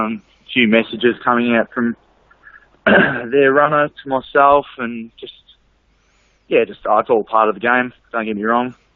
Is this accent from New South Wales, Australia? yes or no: no; Eaglehawk, Victoria, Australia; I come from Eagle Hawk, so... not far away. So, I come from there 3 years ago, and just loved every minute of it.